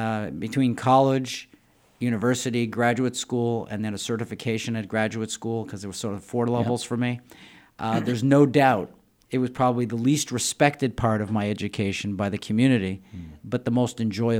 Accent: Quebec, Canada; I'm not from Massachusetts, so I didn't go to a four-year university. The way they worked it in Quebec is they do 2 years community college.

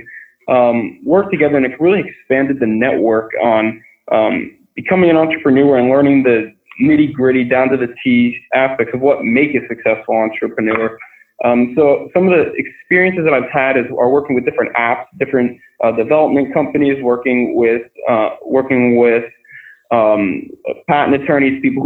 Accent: San Antonio, Texas, United States; So I'm actually from San Antonio, Texas, so a little bit colder, a little bit colder up here than in Texas.

